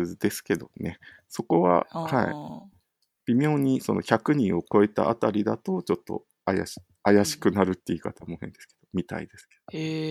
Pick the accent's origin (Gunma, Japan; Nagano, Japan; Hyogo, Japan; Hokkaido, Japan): Hokkaido, Japan; 北海道、私出身なんですけど